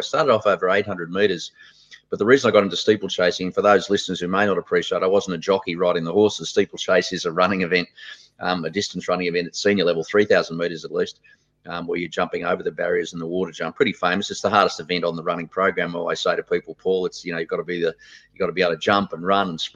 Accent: Geelong, Victoria, Australia; I was very fortunate growing up in Geelong because we've just talked about it. It's a very sports city

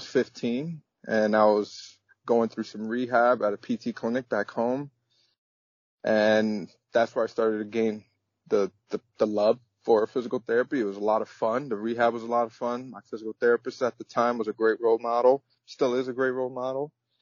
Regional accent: United States; As much as I am American, I am also my mother's culture, and my father's culture, which is Dominican.

